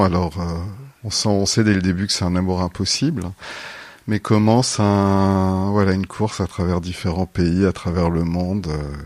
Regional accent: France; born there; also born or lived in Kuala Lumpur; Alors je suis né en France.

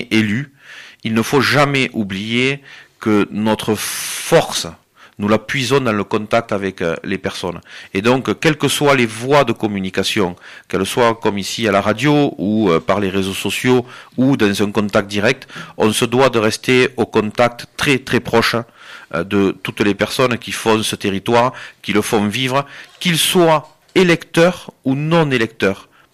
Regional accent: Narbonne, Occitanie, France; Je suis né à Narbonne, j'ai toujours vécu à Narbonne.

